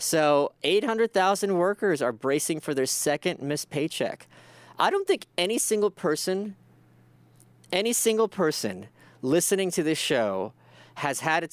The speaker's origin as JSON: {"language": "English", "region": "New York", "country": "United States", "said": "But then I'm a New Yorker, so maybe I'm a little prejudiced in that regard."}